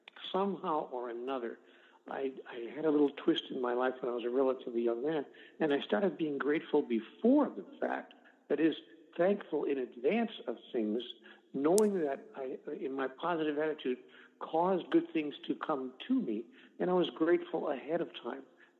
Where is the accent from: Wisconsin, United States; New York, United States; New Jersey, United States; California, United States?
Wisconsin, United States; Milwaukee; Born and raised in Milwaukee on the south side at 29th and Mitchell, and went to South Division High School there.